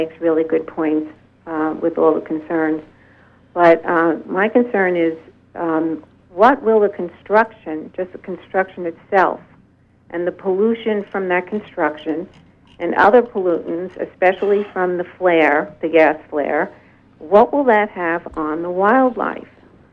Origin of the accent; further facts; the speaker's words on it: Belfast, Northern Ireland, United Kingdom; I'm from Belfast.